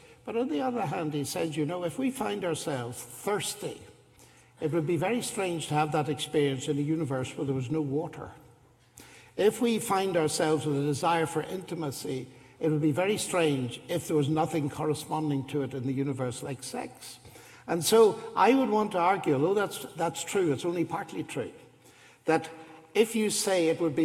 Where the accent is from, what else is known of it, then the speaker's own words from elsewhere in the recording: Northern Ireland, United Kingdom; I come from Northern Ireland